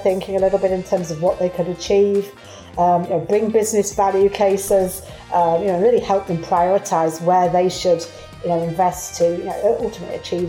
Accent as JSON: {"language": "English", "region": "East Midlands", "country": "United Kingdom", "also_born_or_lived": "Singapore", "said": "Yes, from Derbyshire, if you're trying to locate that accent there. But I started my career in the UK"}